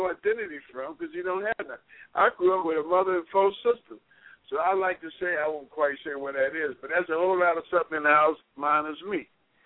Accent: Baltimore, Maryland, United States; Growing up in Baltimore and being hanging around the crowds that I hung around, I had to, even though I knew I was a marshmallow, I had to project this thing of toughness

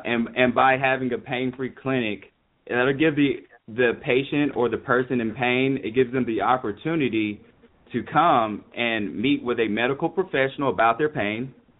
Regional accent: Alabaster, Alabama, United States; Born and raised in a suburb south of Birmingham, Alabama, known as Alabaster. And I grew up there the first 18 years of my life prior to going to the University of Louisville in Kentucky.

